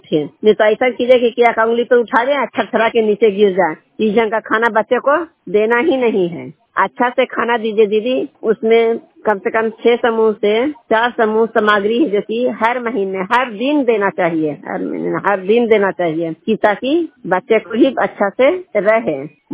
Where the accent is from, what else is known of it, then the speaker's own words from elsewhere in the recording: Madanpur, Bihar, India; मैं मदनपुर के रहने वाली हूँ, दुर्गाम पंचायत की हूँ, एकंगरसराय प्रखंड की हूँ, नालंदा जिले की हूँ।